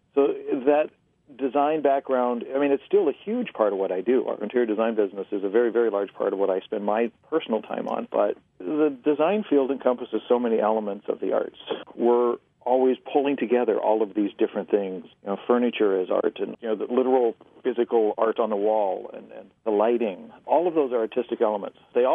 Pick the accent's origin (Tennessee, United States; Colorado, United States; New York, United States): Colorado, United States; Estes Park; maybe my hometown in Colorado, Estes Park, where arts were just an everyday absolute part of life.